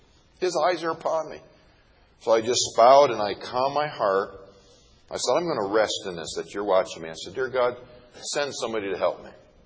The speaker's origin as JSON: {"language": "English", "town": "Buffalo", "region": "New York", "country": "United States", "tie": "born or raised there", "said": "I grew up in Buffalo, New York, so I'm used to it too."}